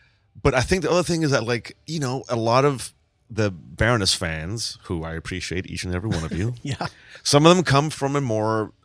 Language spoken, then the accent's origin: English; Buenos Aires, Argentina; now in United States; I'm originally from Argentina. Buenos Aires is a lot like sort of like New York. It has that really high energy Italian aggressive vibe.